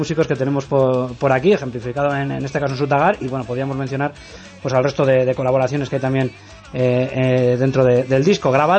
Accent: Castile and León, Spain; yo tengo un amigo en mi pueblo en Zamora

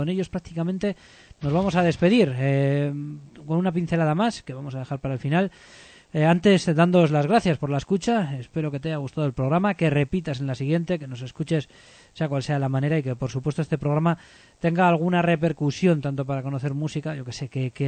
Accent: Basque Country, Spain; Siempre nos podemos acercar un poco al ámbito local porque somos de Vizcaya y nos movemos en este ámbito

